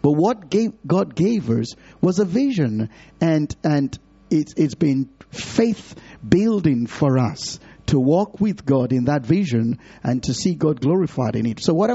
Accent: Nigeria; I come from Nigeria

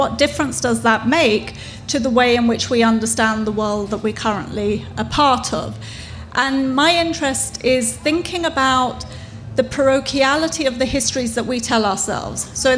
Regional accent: United Kingdom; what would our current debates look like if we started from the fact that I'm British? Not a second generation migrant, not a whatever, but just that I'm British.

